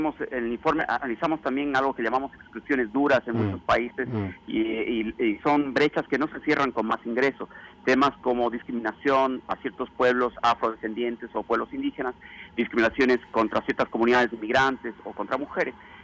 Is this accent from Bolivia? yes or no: yes; Bolivia; Yo vengo de Bolivia, un país que es muy pobre